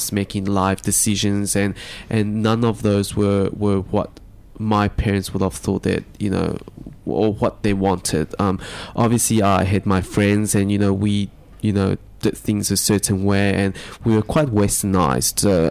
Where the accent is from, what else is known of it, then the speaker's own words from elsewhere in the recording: Johannesburg, Gauteng, South Africa; when I was growing up in Johannesburg